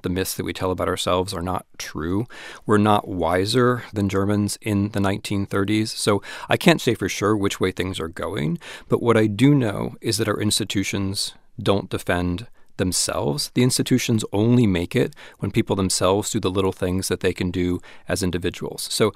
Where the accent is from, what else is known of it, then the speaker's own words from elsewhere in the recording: United States; I'm an American, but I'm not a historian of the United States.